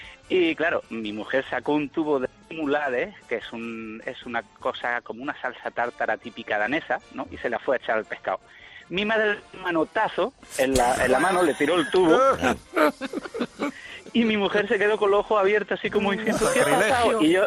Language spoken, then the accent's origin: Spanish; Marbella, Andalusia, Spain; Yo soy de Málaga, de Marbella, y ahí nos hemos criado, tengo 45 años, con muchos hijos de suecas